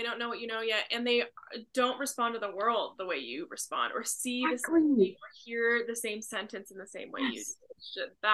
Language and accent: English; Oregon, United States; I'm from Oregon. My husband's from New Jersey.